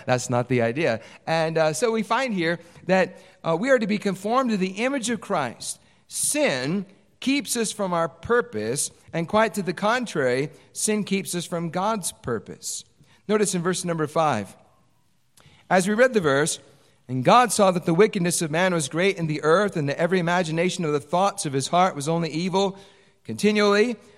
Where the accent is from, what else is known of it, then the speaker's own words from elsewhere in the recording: Chicago, Illinois, United States; born there; Now, I was born in Chicago. Now, I returned to Chicago, went back to Chicago